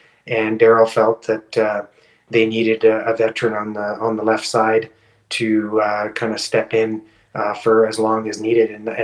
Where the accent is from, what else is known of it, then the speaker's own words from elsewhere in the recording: Saskatchewan, Canada; also born or lived in Brazil / Indonesia; as they saw I was born there in Brazil. But I said, you know, I was 9 months old when our family moved back to Saskatchewan before we took off to Indonesia. So I didn't pick up any Portuguese.